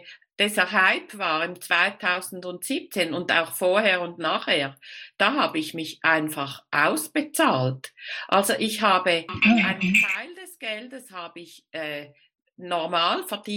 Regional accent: Switzerland; dann gibt es bei uns in der Schweiz gibt es die Plattform Bitcoin Swiss

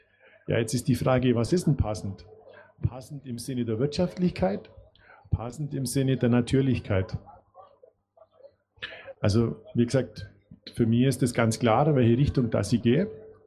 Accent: Augsburg, Bavaria, Germany; born there; ich bin jetzt kein direkt geborener Österreicher, ich bin am Rande von Österreich geboren, in Augsburg.

